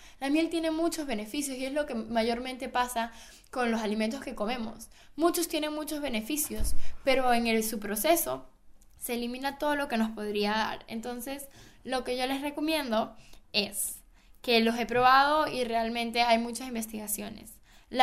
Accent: Venezuela; también en Venezuela, que es de donde yo vengo

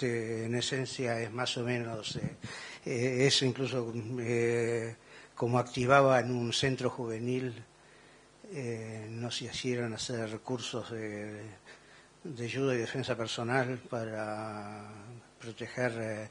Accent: Argentina; como argentino me tocó justamente vivir la época de Eichmann, en la época de que gobernaba Arturo Frondizi.

